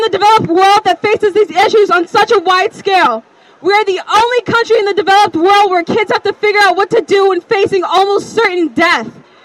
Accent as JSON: {"language": "English", "town": "Madison", "region": "Wisconsin", "country": "United States", "tie": "born or raised there", "said": "Though I was raised in Madison, a city that is considered fairly safe, my mom knew there was nothing guaranteeing my safety, not even here."}